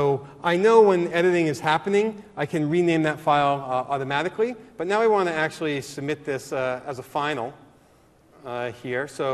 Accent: Northeast, United States; I'm from the Northeast, so I still have Big East in my blood.

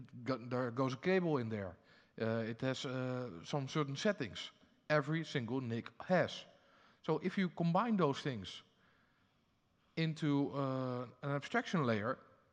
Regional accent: Netherlands; So for the people that don't know me … from the Netherlands, Windows PowerShell MVP, work at eVision Software.

